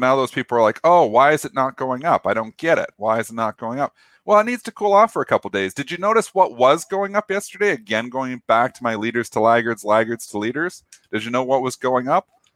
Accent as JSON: {"language": "English", "country": "Canada", "said": "Now, as a Canadian, I'm in a different situation because I can go on the 30th because we're on settle date."}